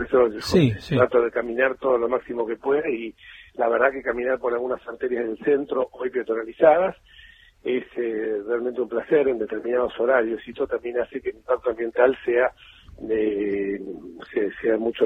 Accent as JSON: {"language": "Spanish", "region": "Buenos Aires", "country": "Argentina"}